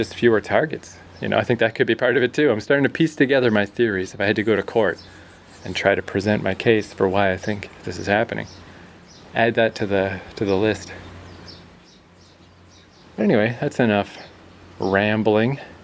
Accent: Fredericton, New Brunswick, Canada; now in Jeju, South Korea; compared to my hometown, say, is Fredericton, New Brunswick.

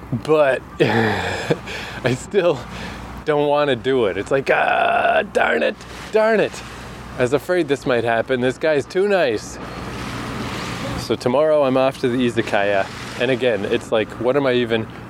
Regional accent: Canada; from Canada. Never been to Chiba before.

